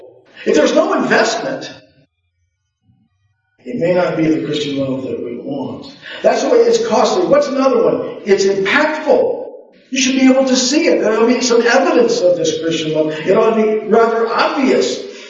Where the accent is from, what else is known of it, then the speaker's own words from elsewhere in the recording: Florida, United States; You know, when I was a young boy and growing up in Florida, as a youngster with my brothers, I was very timid and reserved.